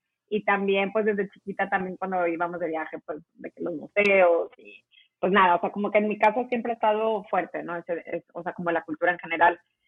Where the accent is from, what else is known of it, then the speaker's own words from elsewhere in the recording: Monterrey, Nuevo León, Mexico; Yo soy de Monterrey. Nací en Monterrey. Me crié en Monterrey, ¿no?